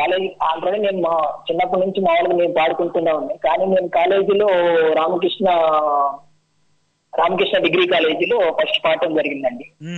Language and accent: Telugu; Rayipeta, Andhra Pradesh, India; పల్లెటూరు అండి, మాది పక్క పల్లెటూరు అండి.